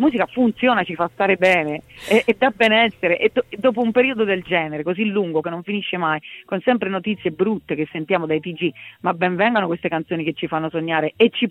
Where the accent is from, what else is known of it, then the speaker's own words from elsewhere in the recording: Vasto, Abruzzo, Italy; che è proprio delle mie parti, di Vasto